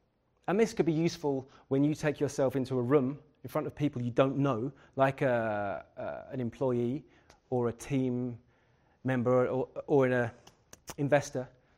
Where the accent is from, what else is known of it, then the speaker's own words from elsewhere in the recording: London, United Kingdom; accent: London; I'm from London, I've got quite a harsh accent.